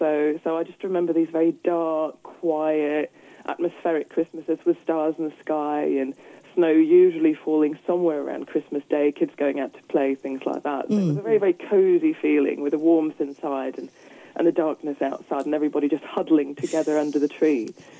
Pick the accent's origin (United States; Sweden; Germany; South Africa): Sweden; As you may know, I grew up in Sweden